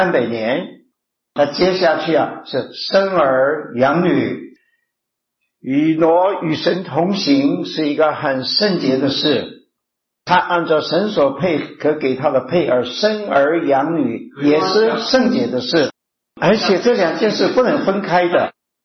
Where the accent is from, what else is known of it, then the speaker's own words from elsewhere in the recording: China; 以前呢，我不懂啊，我们中国人说男大当娶，女大当嫁。